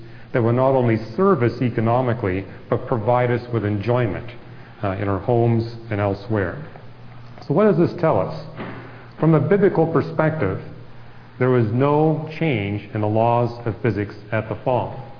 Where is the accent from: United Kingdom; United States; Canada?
Canada; born or raised there